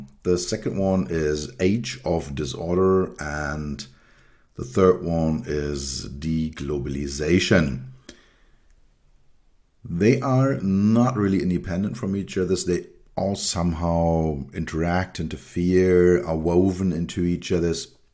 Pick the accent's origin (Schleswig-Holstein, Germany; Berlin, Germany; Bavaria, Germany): Berlin, Germany; English is a second language; When I was a child, I grew up in West Berlin